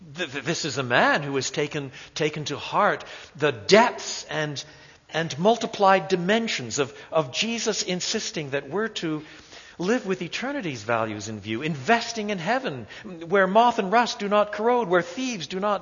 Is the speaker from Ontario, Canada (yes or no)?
no; Quebec, Canada; also born or lived in Europe; Because I was brought up in French Canada, I lived through the times of pretty brutal oppression in the early 50s when I was just a little gaffer.